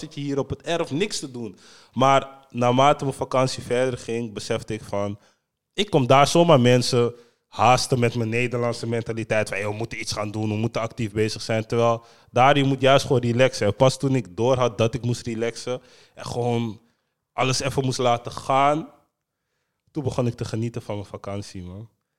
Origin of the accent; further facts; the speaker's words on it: Netherlands; ze kijken naar me als Hollandse man sowieso.